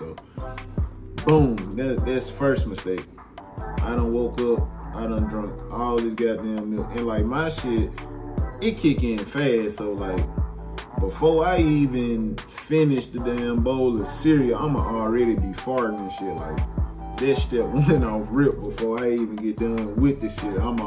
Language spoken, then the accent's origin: English; Memphis, Tennessee, United States; also born or lived in San Diego; I was born in San Diego, but my mama moved me back to Memphis before I was even one. So I was growing up in Memphis, and my grandma was always still in San Diego.